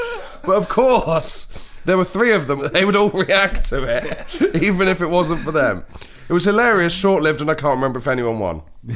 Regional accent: Knaresborough, Yorkshire and the Humber, United Kingdom; I grew up in Knaresborough, North Yorkshire, and it was a place that seemed to be a popular place to live for footballers

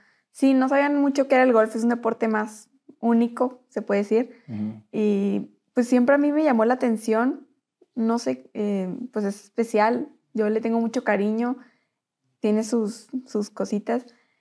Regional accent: Chihuahua, Mexico; De aquí, de Chihuahua, México.

